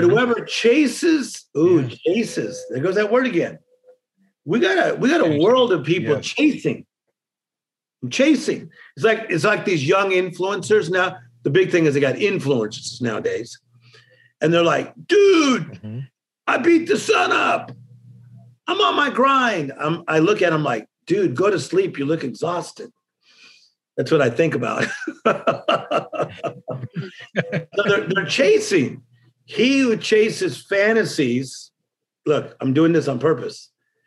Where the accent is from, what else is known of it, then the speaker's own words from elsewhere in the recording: Compton, California, United States; Like this morning, dude, I'm from Compton.